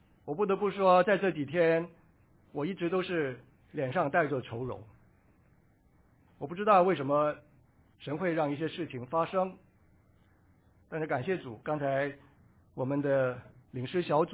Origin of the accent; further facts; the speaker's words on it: China; 我们中国人其实是花样最多的